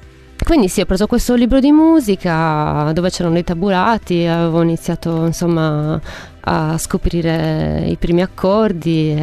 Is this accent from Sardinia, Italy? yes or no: yes; Carbonia, Sardinia, Italy; della mia città natale, Carbonia.